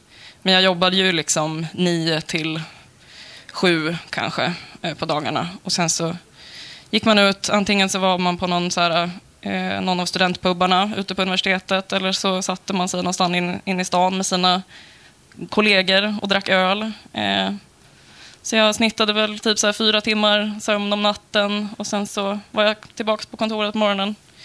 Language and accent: Swedish; Stockholm, Stockholm County, Sweden; Arbetarklass i södra Stockholm.